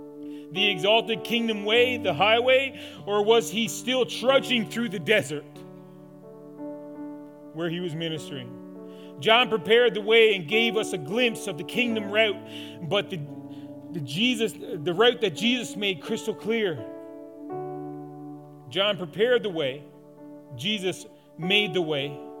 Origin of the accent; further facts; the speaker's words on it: Newfoundland and Labrador, Canada; When I came up from Newfoundland the first time when I was 8 years old and we were driving through Toronto